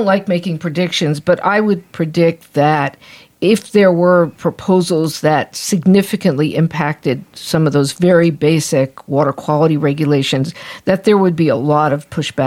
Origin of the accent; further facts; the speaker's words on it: New Jersey, United States; Well, and we'll have to have an offline discussion about New Jersey, because I'm from New Jersey too.